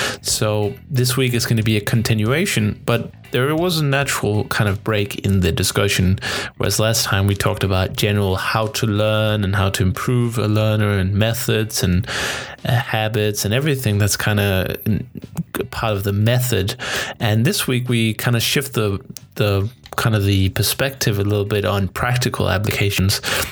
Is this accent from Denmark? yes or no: yes; Denmark; I'm born and raised in Denmark. As far as I know, my entire family is Danish.